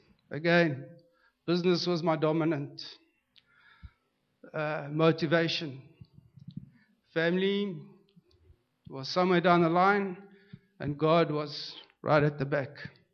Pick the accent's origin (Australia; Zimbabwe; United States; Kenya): Zimbabwe; now in Johannesburg, South Africa; as I progressed, I moved from Zimbabwe and I landed up in Johannesburg.